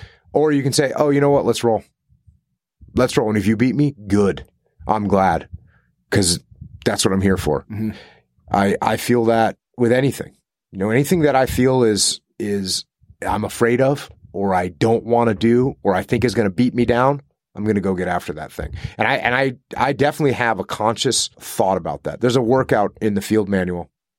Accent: New England, United States; I grew up in New England.

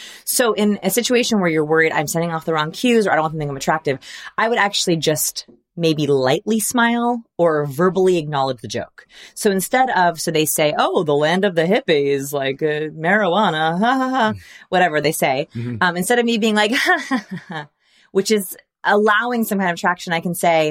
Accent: Portland, Oregon, United States; Like, for example, I'm from Portland, Oregon.

